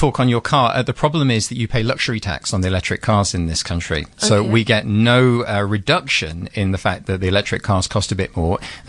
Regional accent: England, United Kingdom; moved away as an adult; I came, you might tell from my accent, I'm English, but I've been here 10 years

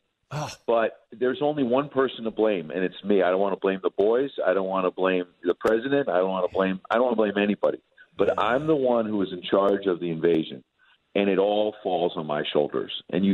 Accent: New York, United States; I mean, growing up in New York, you know, honestly, my dad, my mom, you know, it was always like the news

